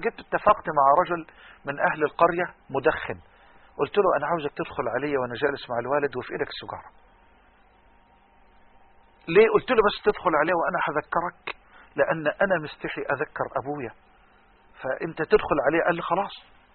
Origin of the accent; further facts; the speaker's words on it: Damouh, Egypt; وأنا طفل صغير لازلت أذكر كان يصطحبني معه إلى الجامع الكبير في قريتنا الكريمة في دموه،